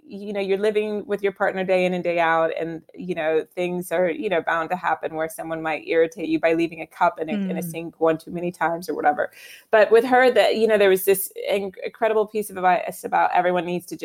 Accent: Virginia, United States; now in London, United Kingdom; particularly in my home state of Virginia, where I grew up.

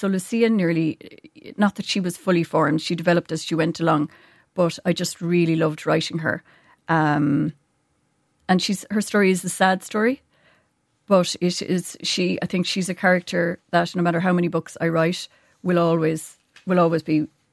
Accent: Galway, Connacht, Ireland; I'm from Galway myself and worked for the Connacht Tribune.

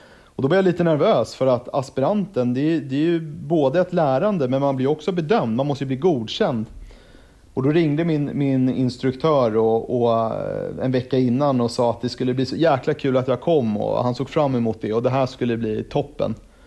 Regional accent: Stockholm, Stockholm County, Sweden; Jag är ju född och uppvuxen i Stockholm så det var ganska självklart att söka till Stockholm.

